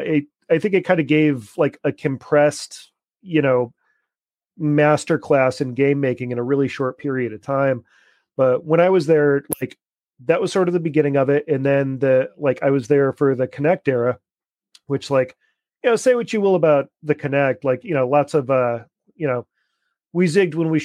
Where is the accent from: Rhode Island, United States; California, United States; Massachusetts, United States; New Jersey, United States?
Massachusetts, United States; Oh man, I was a super weird little arty goth kid back in Western Massachusetts. No way. Oh yeah. So I was a Western Mass kid